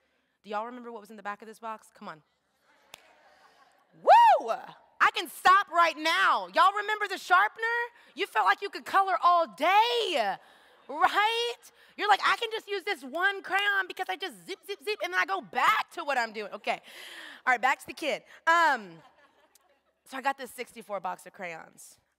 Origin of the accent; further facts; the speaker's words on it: Houston, Texas, United States; I'm from Houston, H-Town, the realest.